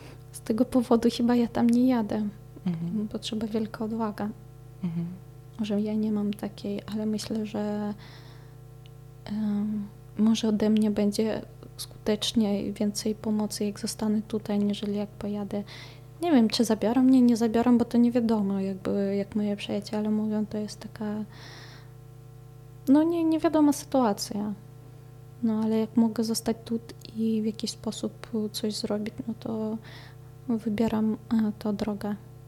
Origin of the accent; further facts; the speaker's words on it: Belarus; że jestem Białorusinką i mi trzeba pomóc